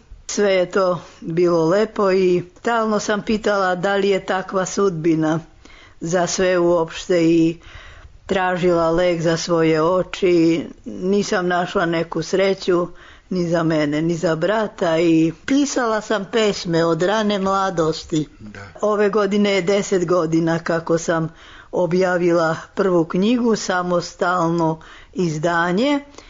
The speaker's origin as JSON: {"language": "Serbian", "town": "Kovačica", "region": "Vojvodina", "country": "Serbia", "tie": "born there", "lives_now": "Novi Sad, Serbia", "said": "rođena sam u Kovačicu, opština Kovačica, živim u Novom Sadu."}